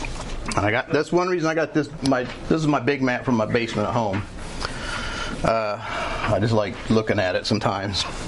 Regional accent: Missouri, United States; And another thing too, whenever we're from Missouri, and anytime you go to a park or anything that has a cave in it, they're going to say Jesse James and his gang stayed here.

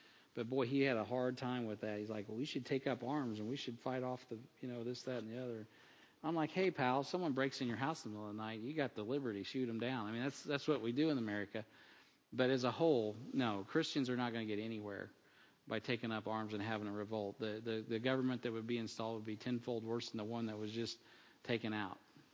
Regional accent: United States; I'm an American. I vote.

